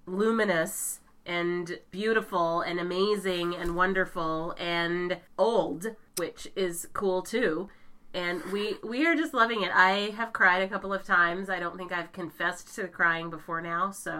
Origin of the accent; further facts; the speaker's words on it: Seattle, Washington, United States; And I'm from Seattle and you're not.